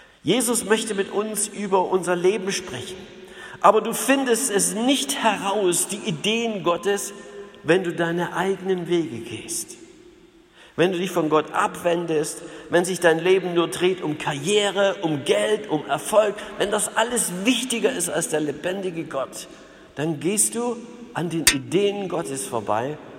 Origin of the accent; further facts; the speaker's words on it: East Germany, Germany; Ich als Ossi, ich möchte nicht, dass mein Leben verplant wird und ich bin in einer Planwirtschaft aufgewachsen.